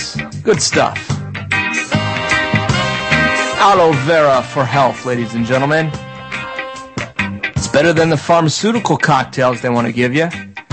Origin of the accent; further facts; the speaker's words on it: Florida, United States; Growing up in South Florida, you know, I had access to learn a lot about the various homeopathic remedies used in the Caribbean. I was raised by a Jamaican lady